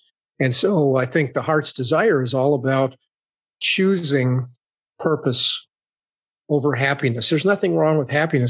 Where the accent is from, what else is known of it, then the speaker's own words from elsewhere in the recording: Minnesota, United States; I'm from Minnesota.